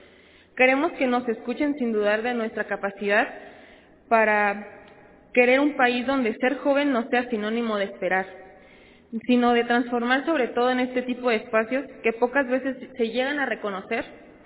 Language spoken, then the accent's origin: Spanish; Puerto Peñasco, Sonora, Mexico; tengo 19 años, soy orgullosamente sonorense, del lindo Puerto Peñasco, Sonora, donde el desierto y mar topan